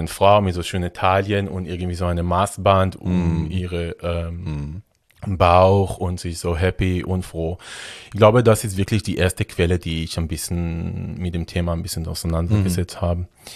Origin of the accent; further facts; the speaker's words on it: Rishon LeZion, Central District, Israel; German is a second language; Ja, also ich bin in Israel aufgewachsen, in der Nähe von Tel Aviv.